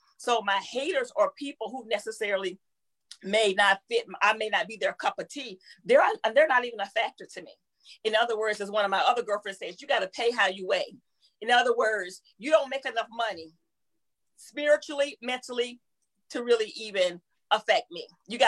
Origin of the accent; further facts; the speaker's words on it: North Carolina, United States; when I relocated here from North Carolina, my accent was a lot thicker than it is now.